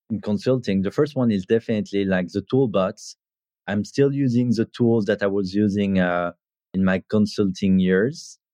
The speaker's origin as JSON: {"language": "English", "town": "Jeddah", "region": "Makkah Province", "country": "Saudi Arabia", "tie": "born or raised there", "also_born_or_lived": "Brest, France / Kalymnos, Greece", "said": "So I was born in Brittany, so far west of France, in Brest. And then I grew up in Saudi Arabia, in Jeddah."}